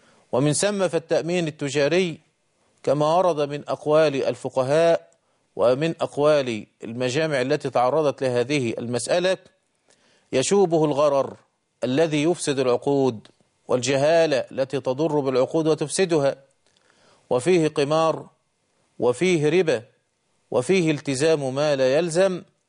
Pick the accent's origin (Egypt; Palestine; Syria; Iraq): Egypt; عندنا في مصر